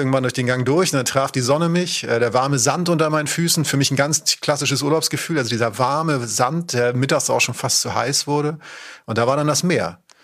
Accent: Northern Germany, Germany; Klar, ich komme aus Norddeutschland

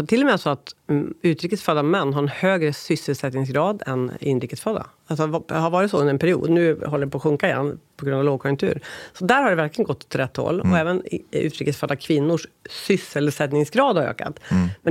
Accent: Lycksele, Västerbotten County, Sweden; also born or lived in Koppom / Avesta; Jag föddes i Lycksele. Sen jag var ganska liten flyttade jag till ett samhälle, Koppom, utanför Arvika, 6 år, i Värmland. Sen bodde jag i Avesta i 4 år, i långstadiet. Sen flyttade jag tillbaka, eller ja, det låter som jag flyttade runt själv, men familjen till Lycksele, som mellanstadiet och högstadiet.

